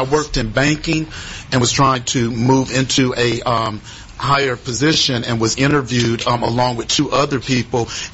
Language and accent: English; Michigan, United States; now in Texas; I grew up in Michigan, and I didn't have that type of discrimination because I wasn't even dealing with my sexuality.